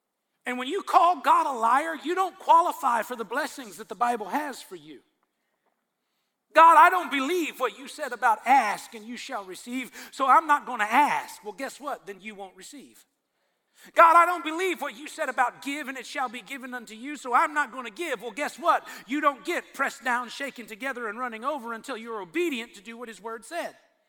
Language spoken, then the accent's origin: English; Texas, United States; Where I grew up in Texas, if you had the courage to call somebody a liar